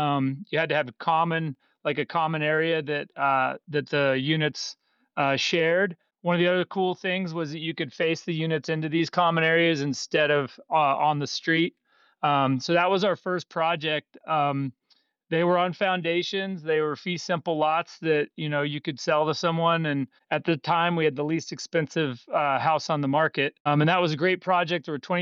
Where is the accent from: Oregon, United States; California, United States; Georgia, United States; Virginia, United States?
Oregon, United States; Bend; I grew up in Bend, went to the University of Oregon.